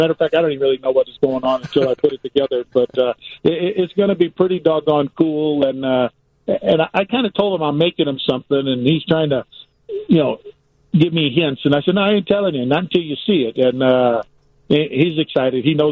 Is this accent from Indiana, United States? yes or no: yes; Gary, Indiana, United States; I mean, I'm no fool. I'm coming from Gary, Indiana.